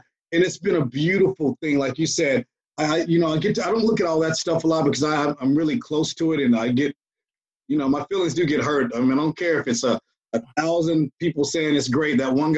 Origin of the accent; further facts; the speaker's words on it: Atlanta, Georgia, United States; We're all from Atlanta.